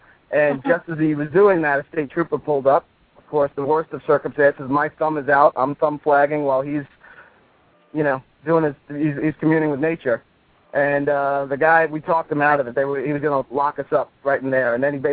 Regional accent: United States; accent: Yankee; I knew the minute I opened my mouth and spoke with my Yankee accent that I was going to be target practice.

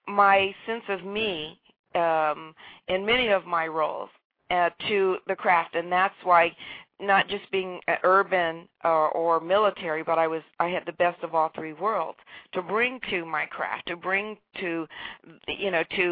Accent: Wyoming, United States; also born or lived in Colorado; the frontier women that I grew up with in Wyoming and Colorado from my family

